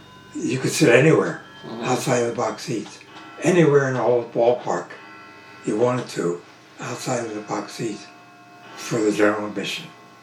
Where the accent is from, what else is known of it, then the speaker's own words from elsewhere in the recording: New York, United States; also born or lived in Brooklyn, United States; growing up in the 1930s as a baseball fan in New York, and we lived in Long Island, I was months after I was born in Brooklyn